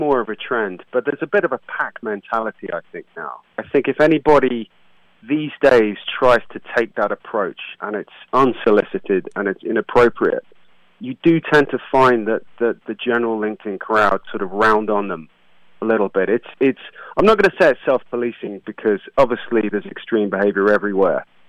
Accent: South East England, United Kingdom; I grew up near Brighton on the south coast of England

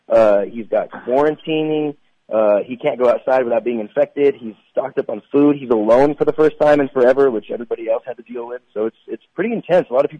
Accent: Santa Clarita, California, United States; You know, I grew up in Santa Clarita, which isn't that far from Hollywood, but it's enough out of Hollywood for me to maintain a quote-unquote normal childhood.

